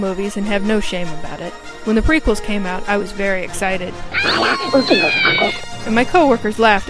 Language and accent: English; St. Augustine, Florida, United States; I'm from St. Augustine, Florida